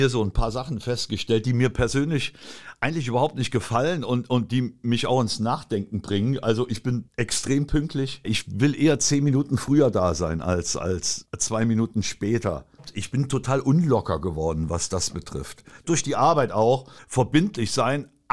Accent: Trier, Rhineland-Palatinate, Germany; Da gab es halt früher bei uns in Trier, da gab es diese Rock'n'Roll-Szene

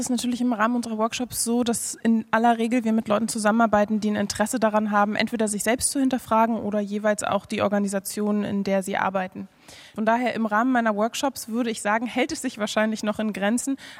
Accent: Berlin, Germany; wenn ich antworte, dass ich in Berlin geboren und aufgewachsen bin

